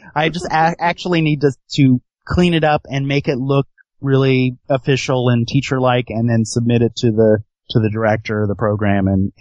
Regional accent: West Coast, United States; For me, I grew up on the West Coast

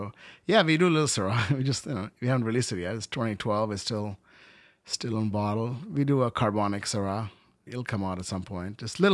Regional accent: India; You know, it's like all my life I came from India.

